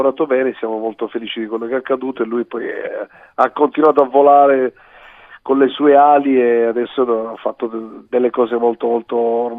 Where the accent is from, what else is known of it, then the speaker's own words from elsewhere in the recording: Sicily, Italy; also born or lived in Lecce; Sono tornato io esattamente a Palermo, anche se io sono della East Coast, adesso sono nella West Coast.